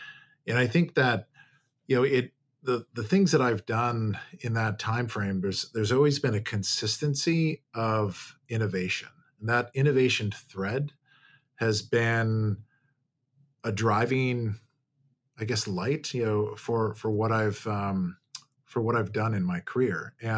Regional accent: Milwaukee, Wisconsin, United States; And I grew up in Milwaukee, and my father went to Marquette for undergrad and dental school.

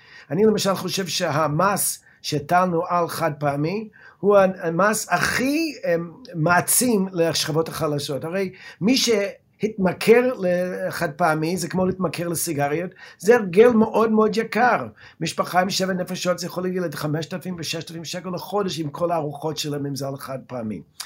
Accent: United States; now in Israel; לשמחתי הרב בתור יליד ארצות הברית. אני גדלתי במדינה שפויה

